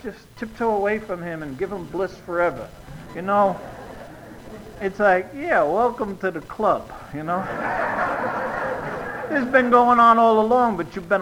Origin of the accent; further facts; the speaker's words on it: New York, United States; I'm originally from New York and grew up in one of those neighborhoods where you say, how far is it to the subway?